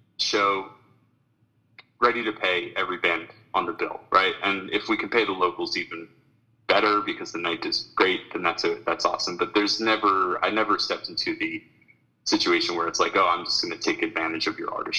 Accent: Long Island, New York, United States; now in Washington, United States; I grew up in Long Island, New York.

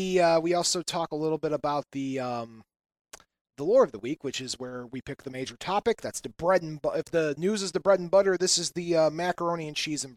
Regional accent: Whiting, Indiana, United States; I feel like Whiting would be like the clear-cut choice because that's my hometown.

